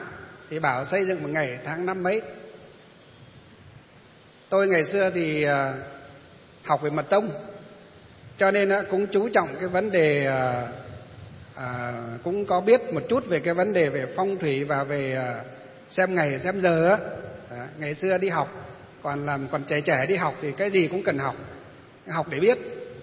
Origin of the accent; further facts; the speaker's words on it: Kim Bôi, Hòa Bình, Vietnam; quê của tôi ngày xưa là Kim Bôi, bây giờ mới về Lương Sơn